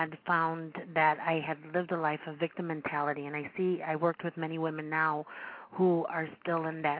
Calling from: Chicago, Illinois, United States; I'm calling from Chicago, Illinois.

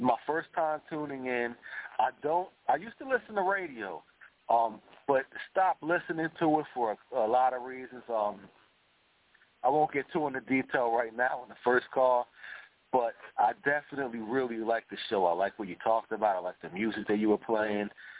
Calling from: New Jersey, United States; I'm calling from South Jersey.

